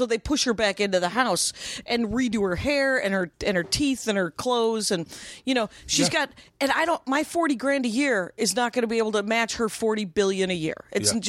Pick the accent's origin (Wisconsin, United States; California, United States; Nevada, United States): Wisconsin, United States; Right, Madison, Wisconsin. And then, because I'm from Wisconsin.